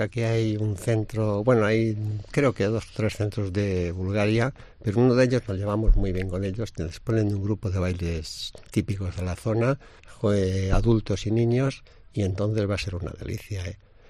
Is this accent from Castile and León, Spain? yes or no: yes; Villanueva de los Caballeros, Castile and León, Spain; un pueblecito muy pequeño, Villanueva de los Caballeros, pues aquí nos está oyendo